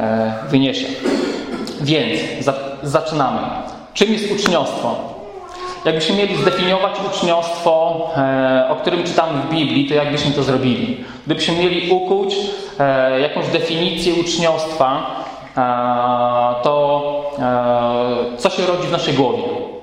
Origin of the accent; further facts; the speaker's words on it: Węgorzewo, Warmian-Masurian Voivodeship, Poland; now in Nidzica, Poland; Pochodzę z Węgorzewa, więc bardzo blisko, a obecnie mieszkam w Nizicy.